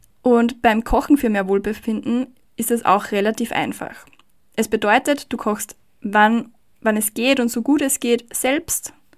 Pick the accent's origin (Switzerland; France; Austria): Austria; Bei uns in Österreich ist